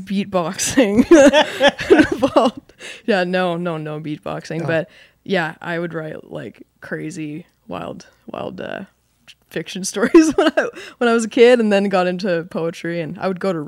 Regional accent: Bow Island, Alberta, Canada; Yeah, I grew up in Bow Island, small town, 1,500 people.

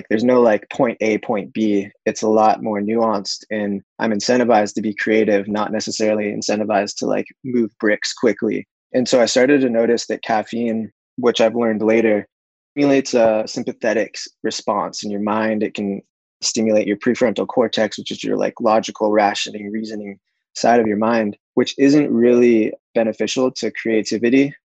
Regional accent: Santa Cruz, California, United States; Growing up in Santa Cruz

